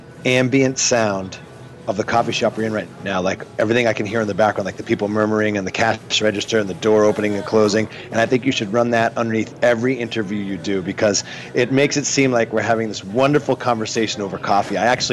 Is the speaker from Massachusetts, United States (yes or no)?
yes; Boston, Massachusetts, United States; also born or lived in New York City; I was offered a job to do a radio show in Boston, which is my hometown. So I have moved from New York City, where I was for 13 years, and I am now back in my hometown of Boston